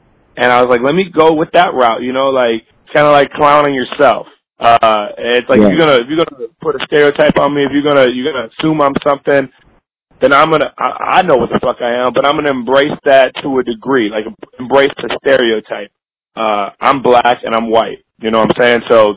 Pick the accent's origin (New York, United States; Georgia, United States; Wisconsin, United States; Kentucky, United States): Wisconsin, United States; Milwaukee; I'm from Milwaukee. I've been drinking this shit since I was 16